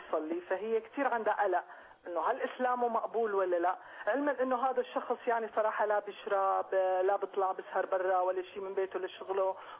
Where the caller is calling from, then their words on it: Switzerland; أنا بحكي معك من سويسرا،